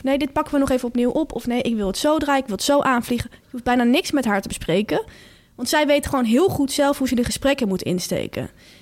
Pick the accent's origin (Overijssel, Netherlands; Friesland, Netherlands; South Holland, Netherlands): South Holland, Netherlands; Delft; Of ik kom uit Delft